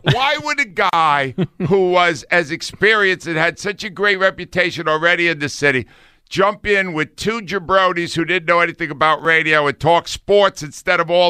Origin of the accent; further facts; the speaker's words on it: New England, United States; accent: New England; Like, when I first came here, I had to get rid of all my New England accent stuff.